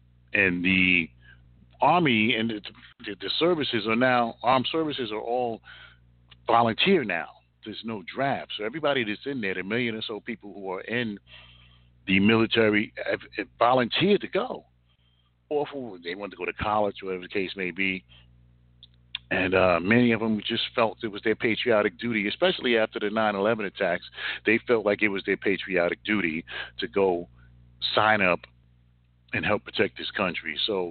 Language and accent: English; New Jersey, United States; I don't even want to tell people I'm from New Jersey because he's such a suck-up.